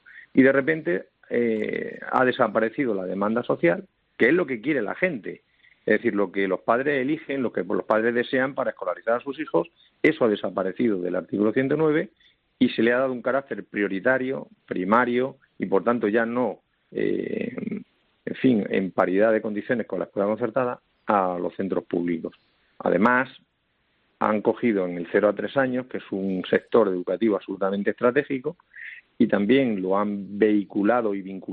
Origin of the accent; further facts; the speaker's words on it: Extremadura, Spain; Yo procedo de Extremadura, ¿sabes?